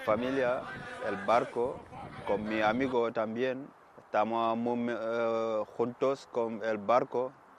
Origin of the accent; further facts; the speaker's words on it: Kayar, Thiès, Senegal; Spanish is a second language; Yo vengo de Senegal. Mi pueblo se llama Kayar. Un pueblo de pescador, yo soy marinero, eres pescador, un pueblo de playa muy limpio, muy bueno, la verdad me encanta.